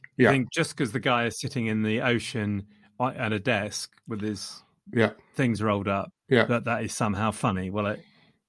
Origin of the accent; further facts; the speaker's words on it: England, United Kingdom; No. I am English.